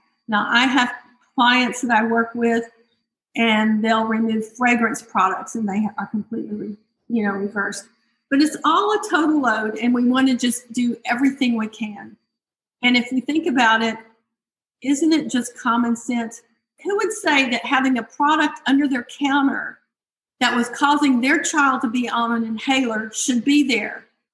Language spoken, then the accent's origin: English; Houston, Texas, United States; I grew up in Houston, Texas, and we were spraying all the time for roaches